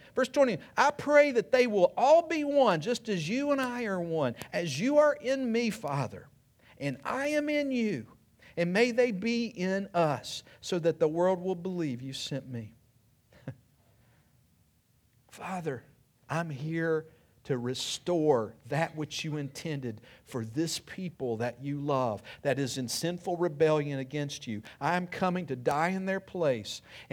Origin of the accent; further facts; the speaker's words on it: Virginia, United States; I'm from Virginia. I'm not from here either.